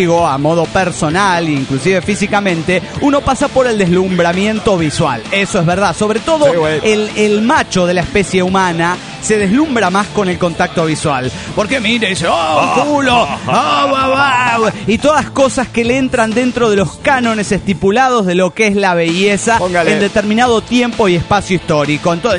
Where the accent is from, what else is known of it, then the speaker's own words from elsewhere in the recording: Cholula, Puebla, Mexico; soy el … en Cholula, Puebla